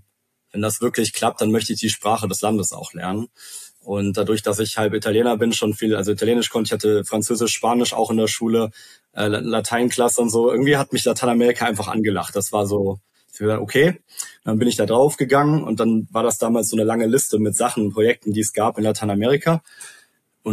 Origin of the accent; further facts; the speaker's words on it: Cologne, North Rhine-Westphalia, Germany; ich komme aus Köln, bin dort aufgewachsen